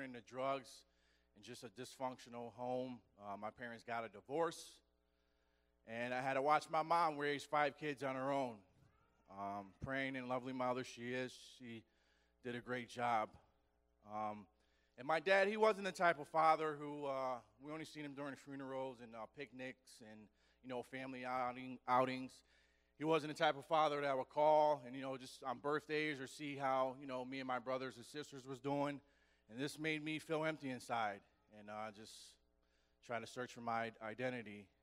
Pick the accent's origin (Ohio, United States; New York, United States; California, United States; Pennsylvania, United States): New York, United States; Rochester; I'm from Rochester, New York. I'm 33 years old, and just like my brother Brian, I was raised up in a church, single parent with two brothers and two sisters.